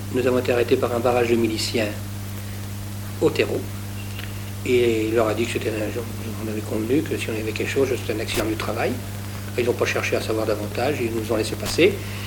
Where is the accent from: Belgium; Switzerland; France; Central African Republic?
France; Saint-Rambert; Je suis revenu chez moi, à Saint-Rambert